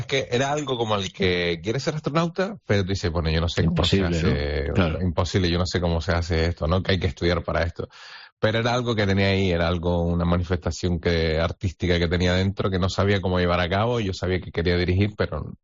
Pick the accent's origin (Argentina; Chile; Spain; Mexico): Spain; Agüimes, Canary Islands; soy de Agüime, entonces pueblo carnavalero por excelencia.